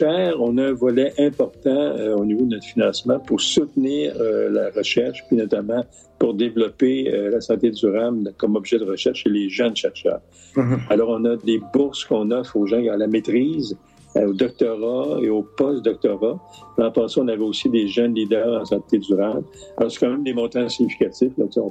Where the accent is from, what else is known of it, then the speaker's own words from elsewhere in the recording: Quebec City, Quebec, Canada; je suis de Québec